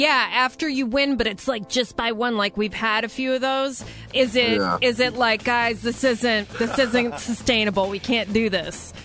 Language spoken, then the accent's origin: English; Rochester, New York, United States; Let me tell you, Jimmy, I'm from Rochester, New York, so the Buffalo Bills I had to cheer for them.